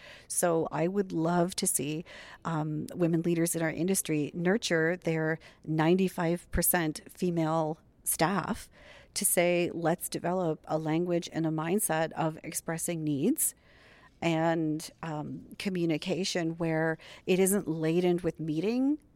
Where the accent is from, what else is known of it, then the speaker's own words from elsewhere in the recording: Canada; I'm from Canada